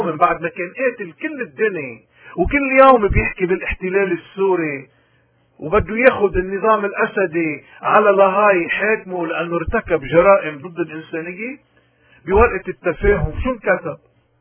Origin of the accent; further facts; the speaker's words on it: Lebanon; معيارنا كلبنانيين بالدستور والقانون، ومعيارنا كمسيحيين كتابنا المقدس.